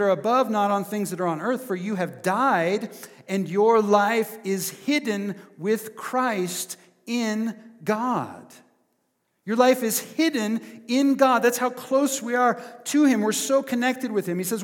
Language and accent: English; Prineville, Oregon, United States; Well, I'm from Prineville.